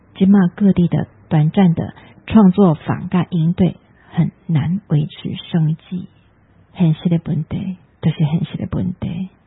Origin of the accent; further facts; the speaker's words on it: Taiwan; 我们台湾人对自己没信心，对自己的品味也没有信心